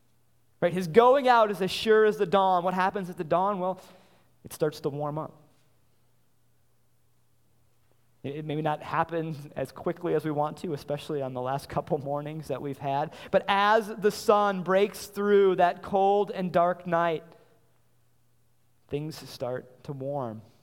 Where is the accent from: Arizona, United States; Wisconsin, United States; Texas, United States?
Wisconsin, United States; So I grew up in the Coulee region of Wisconsin, the southwestern area of Wisconsin that's all filled with bluffs in the river valley there.